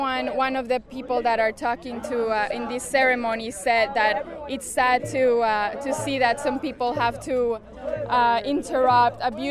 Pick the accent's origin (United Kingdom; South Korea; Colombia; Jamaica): Colombia; now in United States; I'm actually from Colombia, one of the countries that was colonized, and I migrated here 11 years ago